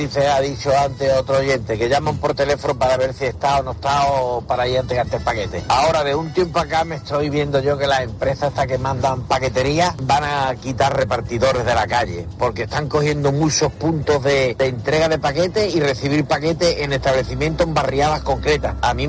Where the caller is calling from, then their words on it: Málaga, Andalusia, Spain; de Málaga.